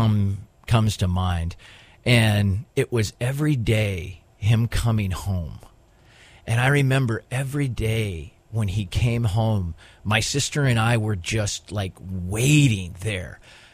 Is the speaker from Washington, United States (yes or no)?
yes; Richland, Washington, United States; I was born in Richland, Washington, which is down in the southeast corner of the state. So many people hear Washington State, and they think of Seattle, green. I grew up in the desert.